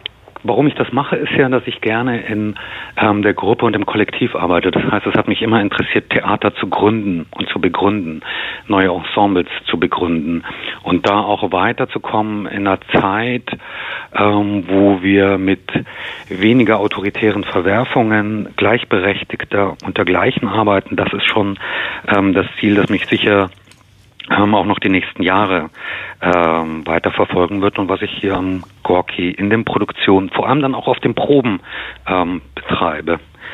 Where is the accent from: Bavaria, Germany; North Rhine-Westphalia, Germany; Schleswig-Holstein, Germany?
Bavaria, Germany; also born or lived in Italy; Na, ich bin ja in Italien und in Bayern aufgewachsen